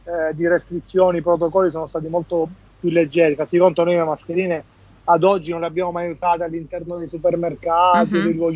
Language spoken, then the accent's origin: Italian; Palermo, Sicily, Italy; io da palermitano non lo so, nonostante c'ho la famiglia e gli amici qua